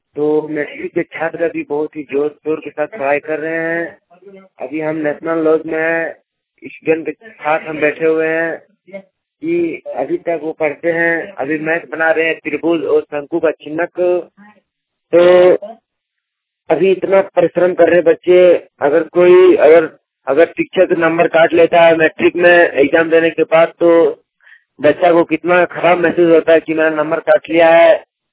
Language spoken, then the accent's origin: Hindi; Jharkhand, India; जिला जामताड़ा का रहने वाला हूँ।